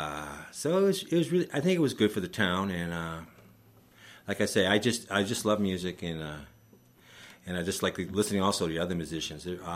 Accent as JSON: {"language": "English", "region": "Massachusetts", "country": "United States", "moved": "yes", "said": "So I came out from Massachusetts, and I was playing … We play outside of Boston."}